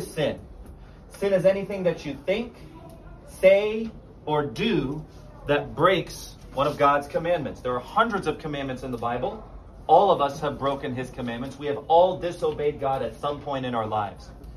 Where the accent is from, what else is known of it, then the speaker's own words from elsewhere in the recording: Lebanon; now in Dallas, United States; I'm originally from Lebanon in the Middle East, but I currently live in Dallas, Texas. That's where I'm coming to you from today